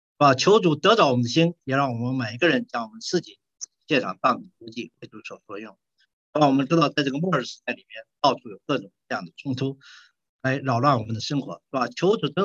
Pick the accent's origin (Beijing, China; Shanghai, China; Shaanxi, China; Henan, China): Shaanxi, China; 在陕西，靠近黄河，也靠近我们老家柳宁那个地方，所以他们讲话都是当地的土话，但我听起来很亲切